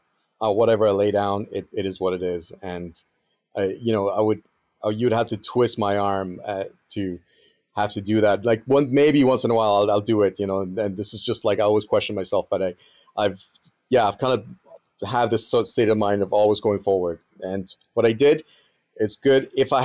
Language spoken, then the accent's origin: English; Andes, Venezuela; I grew up in the Andes Mountains of Venezuela.